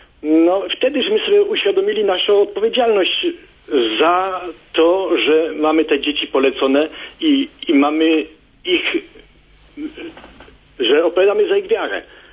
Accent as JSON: {"language": "Polish", "town": "Lesko", "region": "Subcarpathian Voivodeship", "country": "Poland", "said": "my jesteśmy właśnie z Leska, archidiecezja przemyska."}